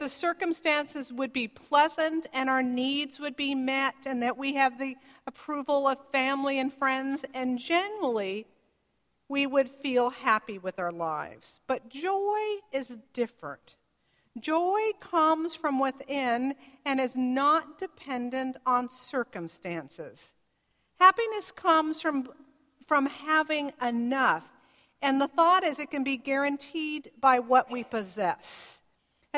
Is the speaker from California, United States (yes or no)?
yes; California, United States; moved away as an adult; We grew up in the Bay Area, and we thought we would always live here.